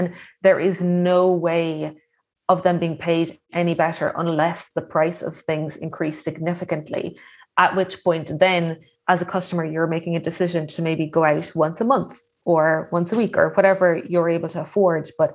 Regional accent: Ireland; now in United Kingdom; as an Irish person living in the countryside of Britain throughout that time

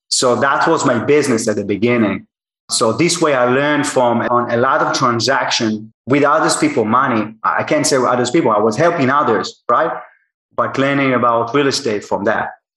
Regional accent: Israel; I'm from Israel and I worked in American tech company.

